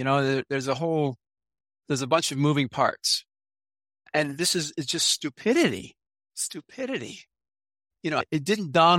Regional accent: Puerto Rico; born there; also born or lived in Germany; So my dad was in the Army. So I was an Army brat for 20 years. We traveled everywhere. I was born in Puerto Rico.

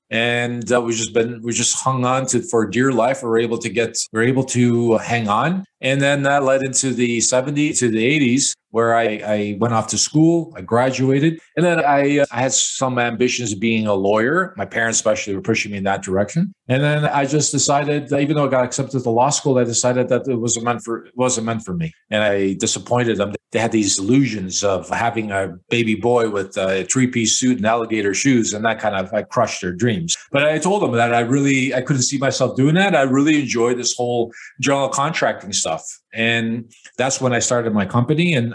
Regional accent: Chicago, Illinois, United States; Mike, I was born and raised in Chicago. I'm a product of the 60s, and I was living with my immigrant parents and a younger brother in a one-bedroom apartment on the north side of Chicago.

